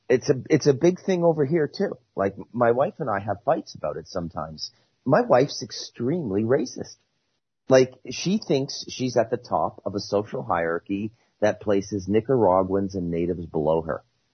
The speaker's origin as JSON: {"language": "English", "region": "Scotland", "country": "United Kingdom", "said": "Like, I'm white. I'm Scottish."}